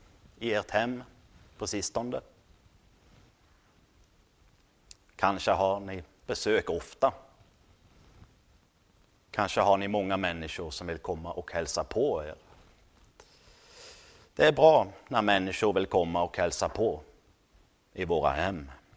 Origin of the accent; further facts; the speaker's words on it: Norway; Swedish is a second language; där jag kommer från i Norge så liknar vi mer på Ukraina än på USA.